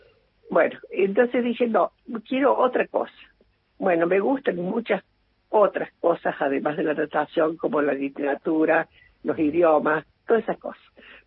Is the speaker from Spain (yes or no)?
no; Río Cuarto, Córdoba, Argentina; Mira, a mí siempre me gustó nadar, siempre. Yo soy de Río Cuarto